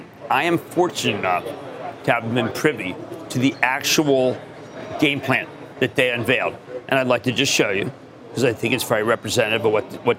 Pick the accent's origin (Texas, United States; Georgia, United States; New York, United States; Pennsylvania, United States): Pennsylvania, United States; Philadelphia; When I do this, actually, David, because I'm from Philadelphia.